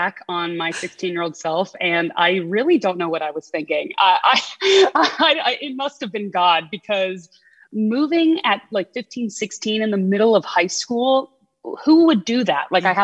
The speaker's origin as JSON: {"language": "English", "town": "Houston", "region": "Texas", "country": "United States", "tie": "born or raised there", "said": "I grew up in Houston, Texas, and it was a wonderful childhood."}